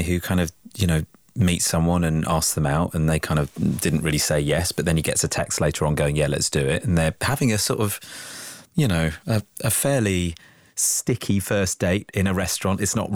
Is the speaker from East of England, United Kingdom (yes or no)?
yes; Ipswich, East of England, United Kingdom; born there; So I was born in Ipswich.